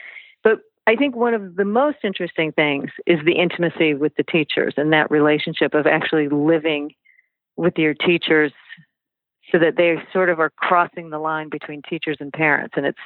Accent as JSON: {"language": "English", "region": "California", "country": "United States", "said": "I'm from Southern California where we, you know, roller skated to school and went to the beach after school and it was all very mellow"}